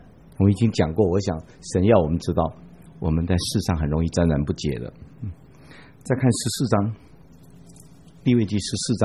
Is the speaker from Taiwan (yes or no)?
yes; Taiwan; 我们台湾人有的时候称它叫胎哥